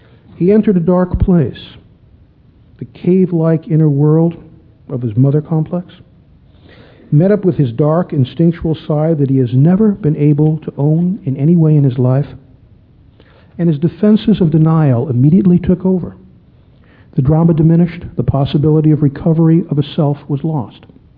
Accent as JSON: {"language": "English", "town": "Chicago", "region": "Illinois", "country": "United States", "tie": "born or raised there", "said": "When I was a kid growing up in Chicago, there was a radio program I used to love"}